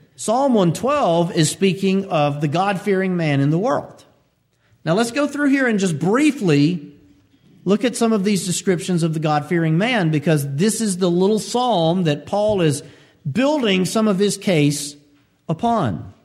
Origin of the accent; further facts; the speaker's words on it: Alabama, United States; And you're like, man, I'm from Alabama. That's like everything we eat.